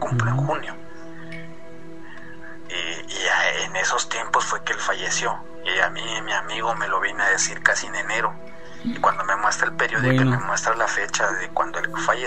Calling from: Chiapas, Mexico; nuevamente acá desde mi tierra, Hermosa, Chiapas.

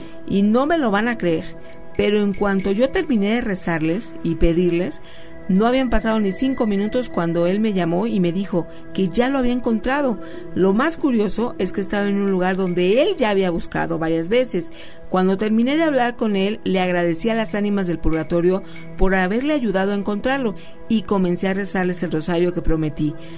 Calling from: Michoacán, Mexico; de Michoacán.

